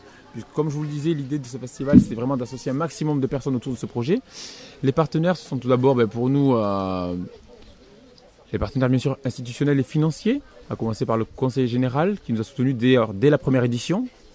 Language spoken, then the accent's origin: French; Marvejols, Occitanie, France; born there; Alors, personnellement, je suis lozérien, je suis né en Lozère, je suis marvejolais puisque je suis même né à Marvejols.